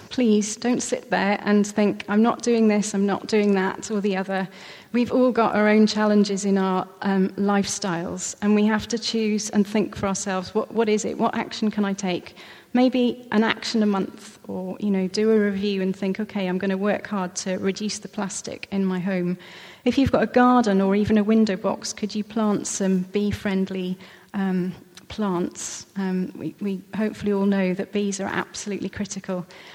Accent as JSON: {"language": "English", "town": "Swansea", "region": "Wales", "country": "United Kingdom", "tie": "born or raised there", "said": "growing up in Swansea"}